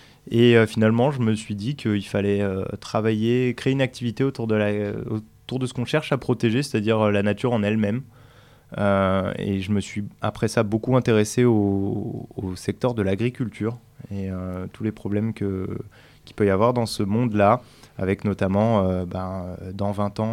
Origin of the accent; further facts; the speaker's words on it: Auvergne-Rhône-Alpes, France; je suis originaire de la région de Lyon où j'ai grandi